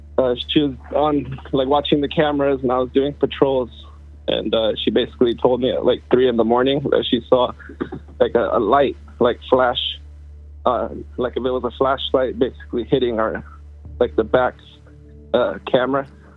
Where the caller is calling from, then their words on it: California, United States; calling from California.